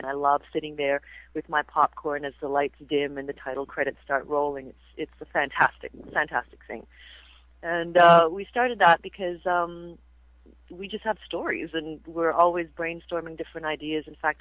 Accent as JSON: {"language": "English", "country": "Canada", "also_born_or_lived": "Asia", "accent": "Canadian", "said": "And I'd always wanted to return to Canada, and plus I never really lost the Canadian accent. And, you know, I feel I am Canadian."}